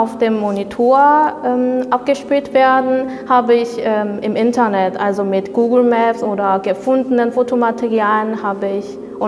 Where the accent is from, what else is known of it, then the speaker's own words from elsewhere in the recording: South Korea; ich komme aus Südkorea. Ich studiere an der HBK Freie Kunst bei Corinna Schnitt mit Schwerpunkt Video. Ich habe in Korea Fotografie studiert